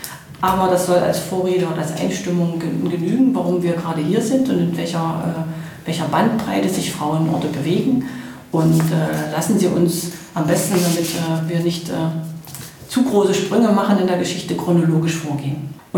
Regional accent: Halle, Saxony-Anhalt, Germany; in meiner Heimatstadt Halle

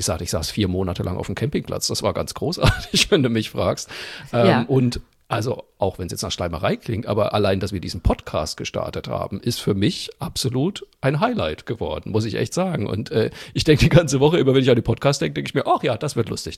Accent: Zeil am Main, Bavaria, Germany; zum Beispiel in meinem Heimatort Zeil am Main, gibt es ja eigentlich jedes Jahr einen Osterbrunnen.

